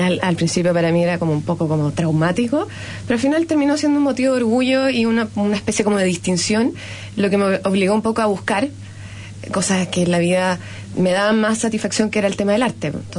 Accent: Barcelona, Catalonia, Spain; born there; also born or lived in Chile / Belgium; Yo partí trabajando en la ópera en Barcelona, porque yo nací en Barcelona, volví a Chile, después volví a vivir a Europa, me fui a vivir a Bélgica y después volví a Barcelona unos años

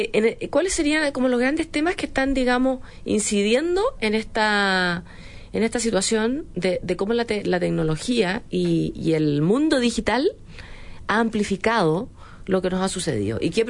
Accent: Chile; todos nosotros como chilenos

